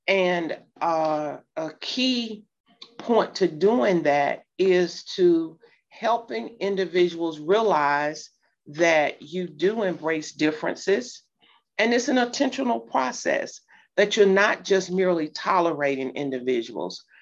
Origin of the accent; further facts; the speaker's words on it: Alabama, United States; accent: Southern drawl; Most of the time people can hear my Southern drawl. I was born and raised in Alabama. I'll be 60 in a few years. It has never gone away.